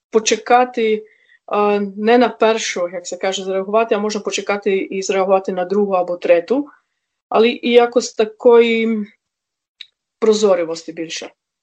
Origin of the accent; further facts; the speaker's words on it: Croatia; Ukrainian is a second language; moved away as an adult; also born or lived in Bulgaria; now in Ukraine; І тоді я з Хорватії, як закінчила університет, поїхала в Болгарію, там 8 років служила як місіонер.